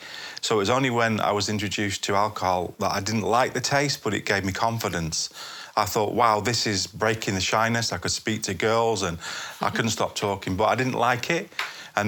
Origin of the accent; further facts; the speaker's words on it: Blackpool, North West England, United Kingdom; Yeah, I'm from Blackpool.